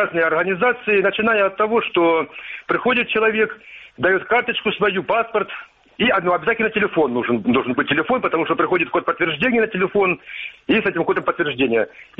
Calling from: Kramatorsk, Donetsk Oblast, Ukraine; Краматорск.

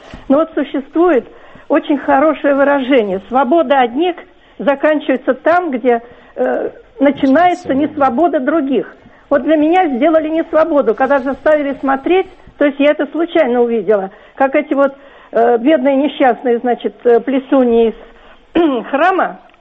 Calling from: Moscow, Russia; Я из Москвы.

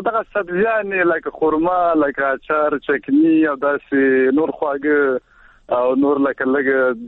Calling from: Baghlan, Afghanistan; ما د بغلان ولایت د شول سوړې د چيله کې سمره

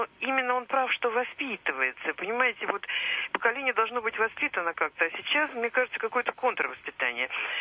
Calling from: Moscow, Russia; Я вот из Москвы звоню

